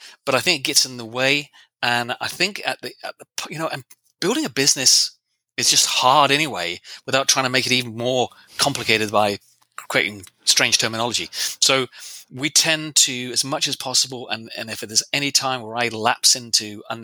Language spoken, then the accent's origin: English; England, United Kingdom; You know, I'm English. I'm British. We are so polite.